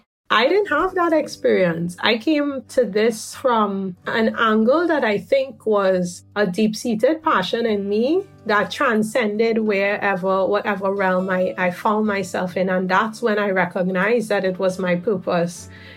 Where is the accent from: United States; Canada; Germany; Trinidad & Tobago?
Trinidad & Tobago; growing up in Trinidad, we have many races and cultures that come together.